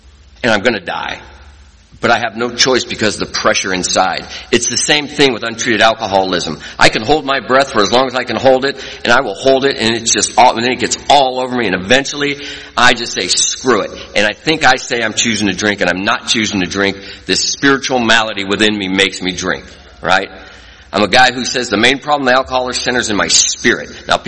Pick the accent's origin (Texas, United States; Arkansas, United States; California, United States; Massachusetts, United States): California, United States; Stockton; I grew up in Stockton, California. Now, Stockton, California is a hard town to grow up in. And I'm a product of the 60s and 70s. I'm 60 years old.